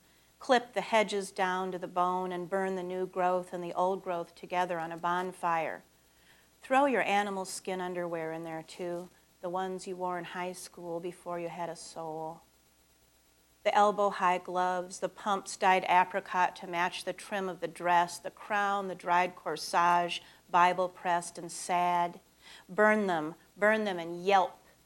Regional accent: Niles, Michigan, United States; also born or lived in Cincinnati / New York / Madrid; now in Kalamazoo, United States; I'm from Niles, Michigan. And I've lived other places, thank God, Cincinnati, New York, Madrid, and now I live in Kalamazoo.

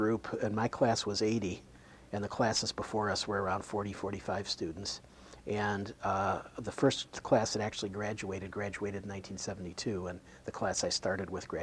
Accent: Illinois, United States; also born or lived in Chicago; Well, I started in the Chicago city, and my family sort of moved out with the suburbs until when I was in high school, we lived in McHenry County, which at that time was pretty rural part of Illinois

